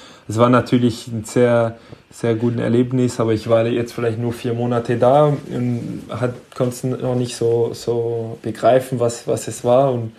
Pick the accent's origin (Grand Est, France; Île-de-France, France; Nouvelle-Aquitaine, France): Nouvelle-Aquitaine, France; Hendaye; also born or lived in Stuttgart, Germany; Meine Mutter kommt ja aus Stuttgart, und aber eigentlich direkt in Andai aufgewachsen, also meine Heimatstadt. Das ist, wenn man mich fragt, kommst du aus Frankreich, sage ich gerne, ich komme aus Andai, weil es ist für mich, naja, ich fühle mich mehr aus Andai als aus Frankreich.